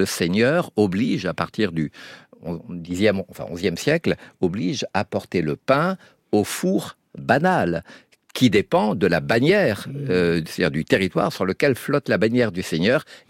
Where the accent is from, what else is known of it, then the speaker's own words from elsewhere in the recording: France; chez nous en France